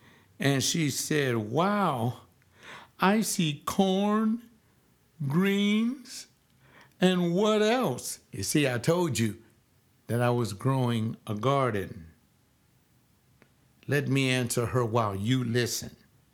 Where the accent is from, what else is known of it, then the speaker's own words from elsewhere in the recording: Los Angeles, California, United States; I was born and reared in Los Angeles.